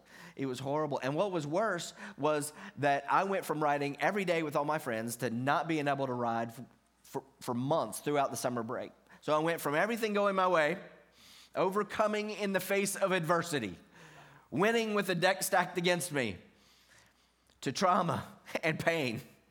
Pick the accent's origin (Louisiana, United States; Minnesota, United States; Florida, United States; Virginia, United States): Virginia, United States; elementary school, growing up in Virginia, all of us neighborhood boys rode bikes.